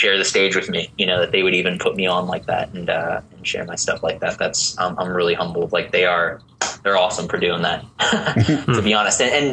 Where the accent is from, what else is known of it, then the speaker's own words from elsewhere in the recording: Queens, New York, United States; So, you know, growing up in Queens and having a dude from Queens explain these things to me